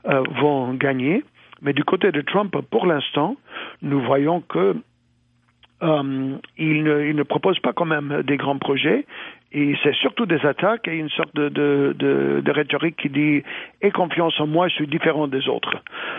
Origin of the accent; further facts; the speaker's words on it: United States; Moi-même, je suis américain d'origine hispanique